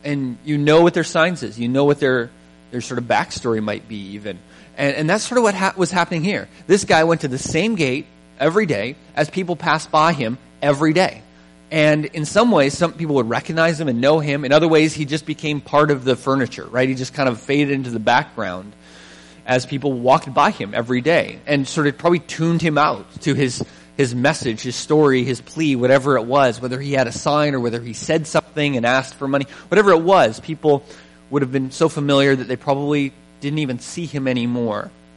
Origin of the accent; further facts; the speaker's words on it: Vancouver, British Columbia, Canada; But I grew up in Vancouver where you would see people and they would be on the same spot all the time, right?